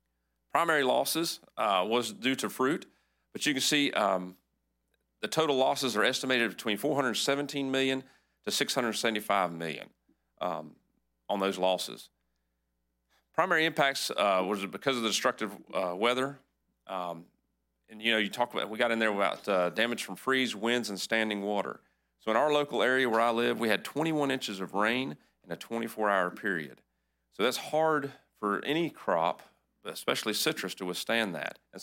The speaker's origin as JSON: {"language": "English", "town": "Hardee County", "region": "Florida", "country": "United States", "said": "from Hardy County. I am a fourth generation citrus grower."}